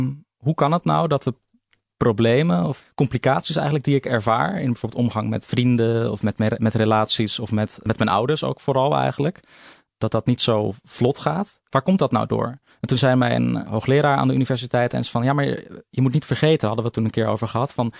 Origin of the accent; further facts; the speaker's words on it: Vlaardingen, South Holland, Netherlands; also born or lived in Schiedam; Ik ben geboren in Schiedam en opgegroeid in Vlaardingen.